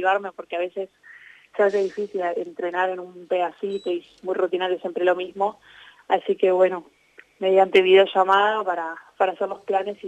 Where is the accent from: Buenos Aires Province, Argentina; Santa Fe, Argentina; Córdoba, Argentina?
Buenos Aires Province, Argentina; Avellaneda; Justo de la zona que soy yo de Avellaneda hay muchos casos